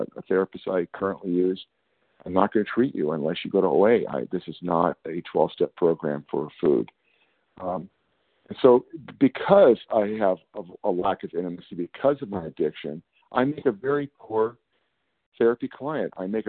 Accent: California, United States; I'm from California, and I'm a recovered compulsive eater.

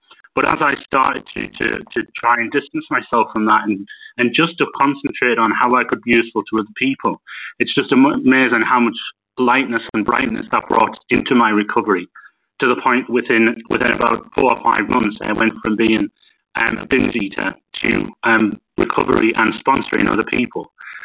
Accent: United Kingdom; Sorry, …, United Kingdom.

